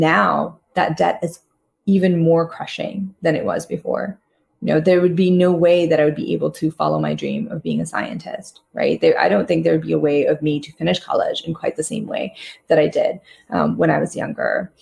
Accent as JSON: {"language": "English", "town": "Queens", "region": "New York", "country": "United States", "tie": "born or raised there", "said": "I had no idea how lucky I was growing up in Queens until I left it, I have to say. But yeah, no, we came, I came when I was 11. I actually still remember getting off the plane at JFK."}